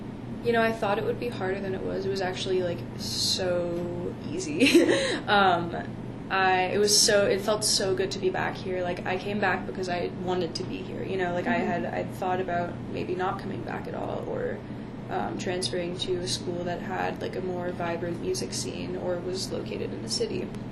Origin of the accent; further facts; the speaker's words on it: Boston, Massachusetts, United States; I grew up in Boston, and I traveled a fair amount as a kid